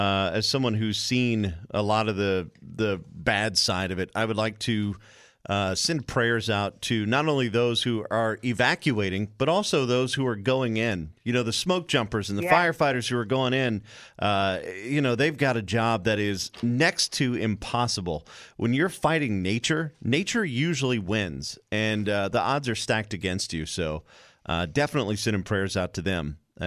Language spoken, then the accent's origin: English; Louisiana, United States; I grew up in South Louisiana. We had hurricanes. We had all that kind of stuff. We had to evacuate.